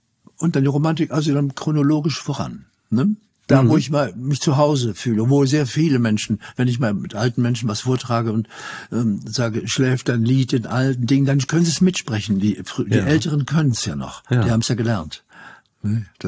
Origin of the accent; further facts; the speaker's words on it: Germany; first language German; Nun bin ich Deutscher und meine Muttersprache ist Deutsch.